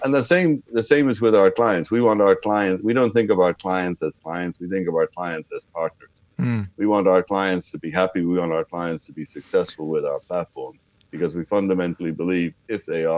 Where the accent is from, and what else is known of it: Dublin, Leinster, Ireland; born or raised there